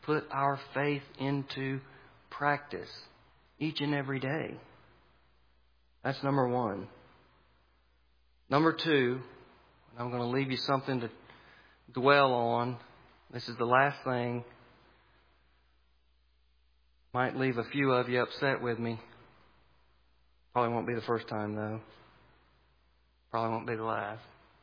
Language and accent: English; the South, United States; I'm a white guy, born and raised in the South.